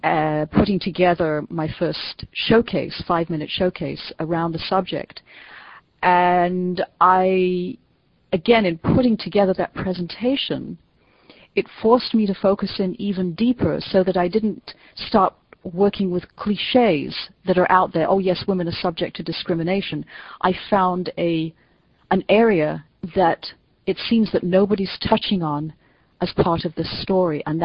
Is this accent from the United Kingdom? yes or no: yes; England, United Kingdom; And as we English say, that would be brilliant